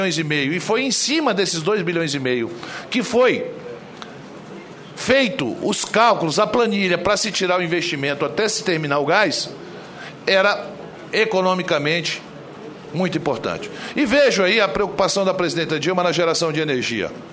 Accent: Brazil; E a gente, como brasileiro, que lutou pelo petróleo é nosso

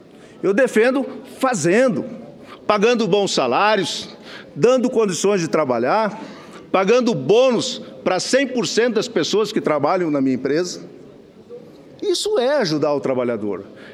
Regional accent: Brazil; eu quero, como brasileiro e como parlamentar, ter uma oportunidade de mudar o status quo

